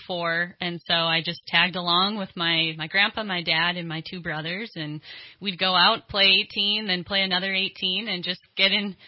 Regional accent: Minnesota, United States; also born or lived in Montana / Arizona; now in Reading, United States; I'm from Minnesota originally and moved to Montana for school. Most recently was in Arizona, and then I came out to Reading about 2.5 years ago.

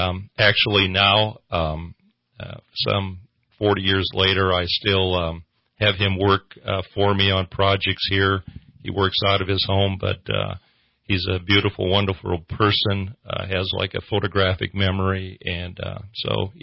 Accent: Minnesota, United States; I'm originally from Minnesota. I grew up on a farm in Minnesota. Most of my relatives still live there.

